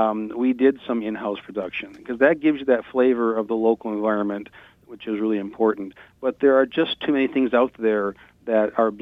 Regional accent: Alpena, Michigan, United States; particularly the Thunder Bay Preserve up near Alpena, which is my hometown.

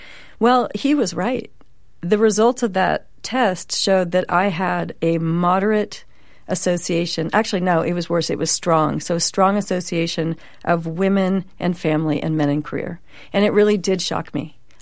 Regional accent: San Francisco, California, United States; I grew up in Pacific Heights, San Francisco. It was not very diverse.

